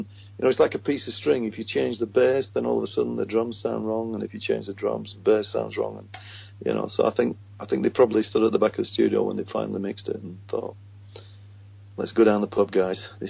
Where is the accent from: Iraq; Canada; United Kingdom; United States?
United Kingdom; Accrington, North West England; I mean, I come from Accrington